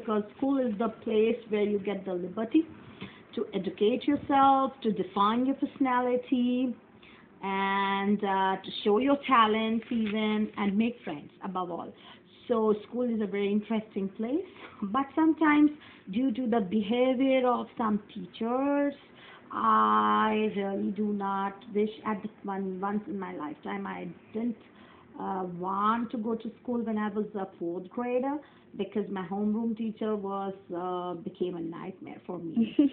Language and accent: English; Lucknow, Uttar Pradesh, India; born there; English is a second language; I born in my favorite country, India, and I love my childhood. I born in Lucknow. And Lucknow is the capital of Uttar Pradesh.